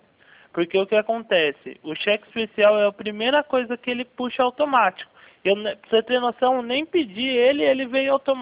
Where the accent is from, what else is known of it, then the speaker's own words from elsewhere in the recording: Bragança Paulista, São Paulo, Brazil; Eu sou aqui de Bragança Paulista, Elisângela.